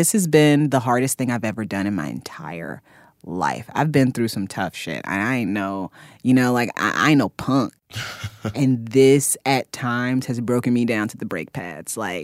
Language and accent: English; Indiana, United States; I grew up in Indiana and I grew up next to, I drove past cornfields every day and all the people around me were Black.